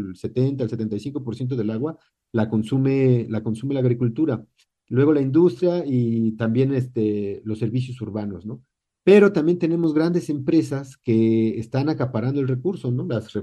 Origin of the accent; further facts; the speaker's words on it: Mexico; los intereses colectivos que tenemos como mexicanos y mexicanas, ¿no?